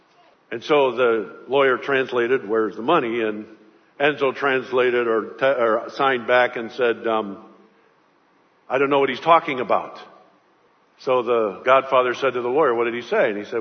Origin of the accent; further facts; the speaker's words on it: Chicago, Illinois, United States; I heard about a godfather, the gangster type, mafioso type, and I'm from Chicago.